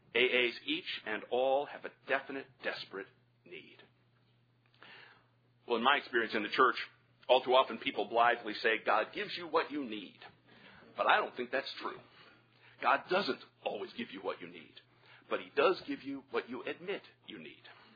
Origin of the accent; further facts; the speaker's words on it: St. Louis, Missouri, United States; held in my hometown of St. Louis in 1955